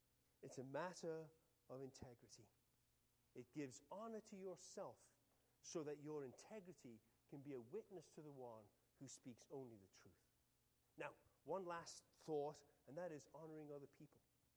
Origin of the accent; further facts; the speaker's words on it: Liverpool, North West England, United Kingdom; we're from Liverpool, which is a port city, right?